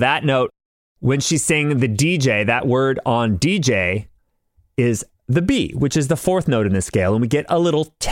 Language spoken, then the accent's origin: English; California, United States; And I'm from SoCal.